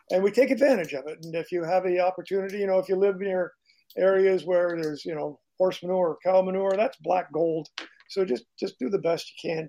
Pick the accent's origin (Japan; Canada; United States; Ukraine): Canada; Montreal, Quebec; moved away; I'm originally from Montreal, Canada, so I know what you're going through